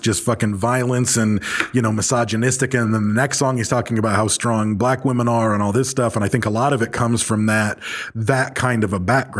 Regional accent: Michigan, United States; born there; moved away; I mean, I was born in Michigan and I came in 89.

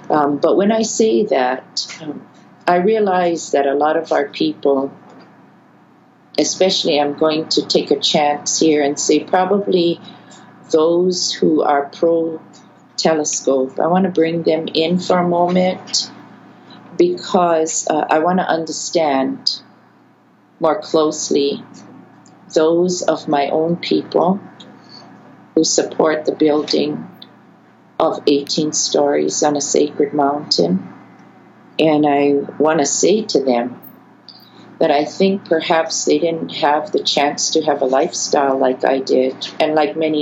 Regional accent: Waimea, Hawaii, United States; It's what we call her when we are from Waimea and we are part of Parker Ranch or ranching communities in the area.

